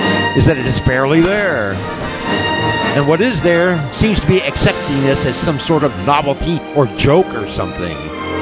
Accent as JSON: {"language": "English", "town": "Ridgecrest", "region": "California", "country": "United States", "tie": "born or raised there", "said": "my hometown, Ridgecrest, California, is about as far from anywhere else as you can be in the contiguous United States"}